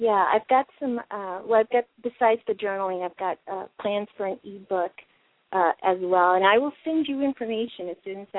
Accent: Texas, United States; I grew up in Texas, but because my chosen profession is newspapers, you go where the jobs are.

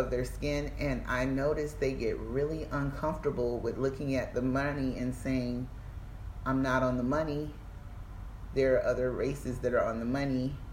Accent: United States; as I study the white counterparts that I grew up on American soil

